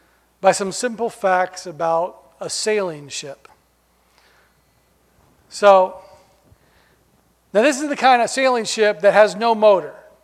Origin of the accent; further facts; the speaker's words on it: United States; Since we're Americans, we're Christians, we can be the USS. We're the American Christians.